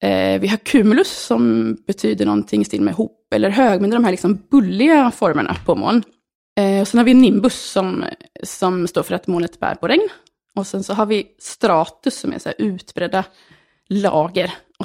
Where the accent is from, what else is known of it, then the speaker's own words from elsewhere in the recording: Norrköping, Östergötland, Sweden; Visserligen född och uppväxt i Norrköping, så jag kanske utsatts för lite meteorologi.